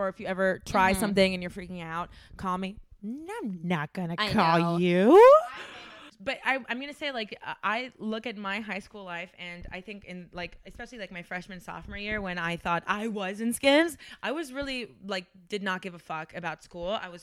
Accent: Miami, Florida, United States; Let me tell you, I'm from Miami.

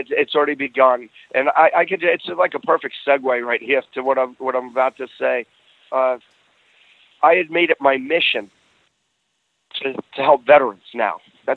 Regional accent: Brooklyn, New York, United States; You know, being born and raised in Brooklyn, right?

